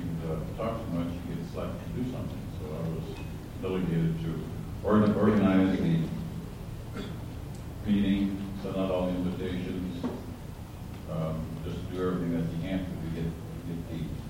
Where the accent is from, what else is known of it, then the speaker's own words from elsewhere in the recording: Montana, United States; born there; I was born in Montana. I lived there most of my life